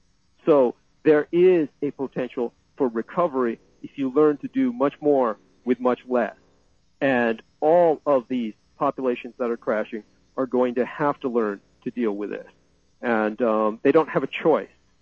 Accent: Taiwan; born there; English is a second language; I was born in the Nationalist Republic of China as reestablished on the island of Taiwan. English is a second language for me.

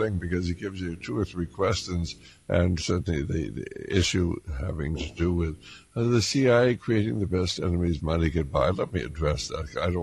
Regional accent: United States; So, as an American, I think every one of you out there in the listening audience has to realize that nothing happens in a vacuum.

